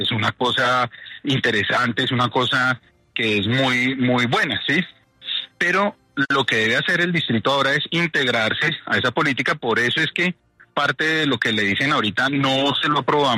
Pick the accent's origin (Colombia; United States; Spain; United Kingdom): Colombia; Bogotá; los que estamos ensuciando Bogotá, somos los bogotanos